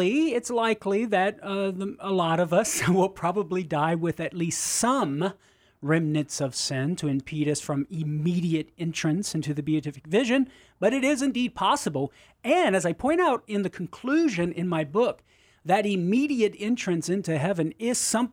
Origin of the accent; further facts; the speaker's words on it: Crowley, Louisiana, United States; Iota's not too far from my hometown, Crowley.